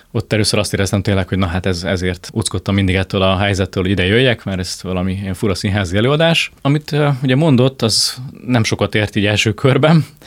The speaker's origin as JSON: {"language": "Hungarian", "town": "Nagykálló", "region": "Szabolcs-Szatmár-Bereg", "country": "Hungary", "said": "Nagykállóban, ahonnan származom"}